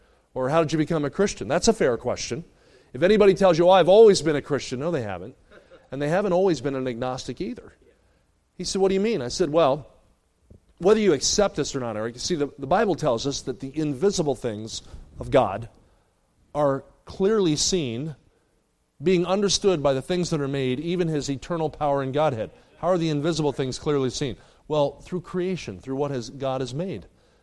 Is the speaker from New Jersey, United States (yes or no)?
yes; New Jersey, United States; now in Kansas City, United States; As a kid growing up, I skied in the Pocono Mountains when I grew up in New Jersey, then moved to the Midwest, live in Kansas City now.